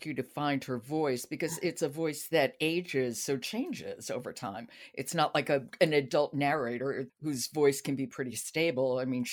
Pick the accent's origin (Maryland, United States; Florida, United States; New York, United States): New York, United States; I'm nodding vigorously because I grew up in New York.